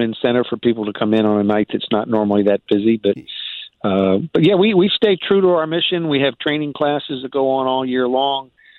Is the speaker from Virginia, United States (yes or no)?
yes; Richmond, Virginia, United States; But I grew up in Richmond, had a lot of support